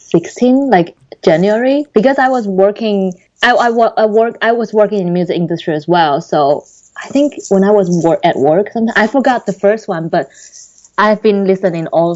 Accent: Taipei, Taiwan; Yeah, I'm from Taipei.

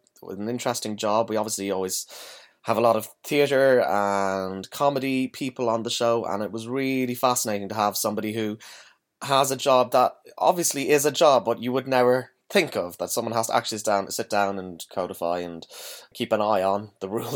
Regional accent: Ireland; That, as an Irish person, that seems to be what cricket is mainly about, is sitting in the sunshine, getting progressively more sunburnt and more drunk.

